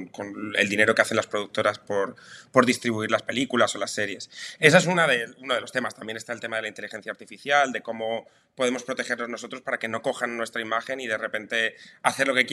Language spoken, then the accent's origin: Spanish; Madrid, Community of Madrid, Spain; moved away as an adult; Es cierto, madrileño, sí, hasta mis 22 años Todo lo que fue mi infancia y juventud la viví en Madrid.